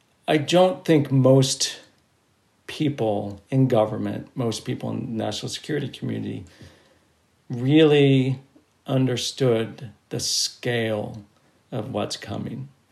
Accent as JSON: {"language": "English", "country": "United States", "said": "I think, as an American, I look at the budget of the national security community."}